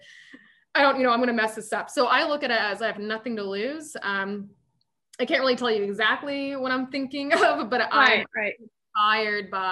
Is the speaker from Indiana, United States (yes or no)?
yes; Noblesville, Indiana, United States; come on, it's your hometown. You gotta, you know, I'm from Noblesville.